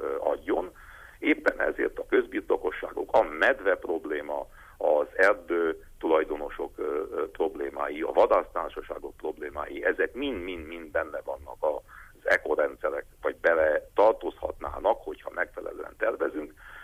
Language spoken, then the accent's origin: Hungarian; Székely Land, Romania; nem csak Erdélyben, nem csak otthon a Székelyföldön